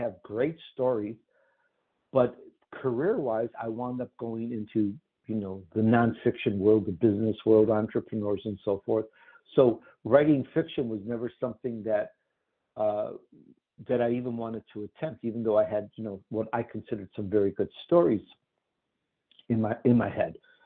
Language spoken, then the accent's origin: English; Chicago, Illinois, United States; accent: Chicago; also born or lived in Sicily, Italy; now in Los Angeles, United States; I'm Italian, by the way. I was born in Sicily. I grew up in Chicago. And by the way, once in a while, my Chicago comes out. You can hear it from my accent